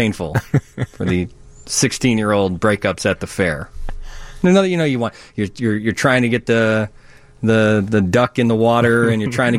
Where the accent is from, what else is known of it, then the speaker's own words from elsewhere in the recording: Wonder Lake, Illinois, United States; since that's my hometown, right? McHenry County, McHenry. I grew up in Wonder Lake, Illinois.